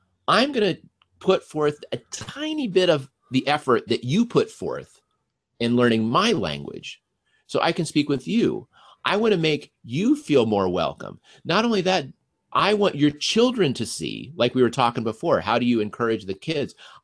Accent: Denver, Colorado, United States; I grew up in Denver, and there's a lot of Mexicans and Central Americans in Denver.

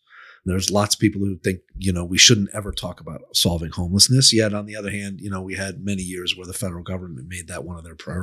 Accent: Rochester, New York, United States; You know, I grew up in Rochester, New York, in Rust Belt town. That's relatively affordable place to live.

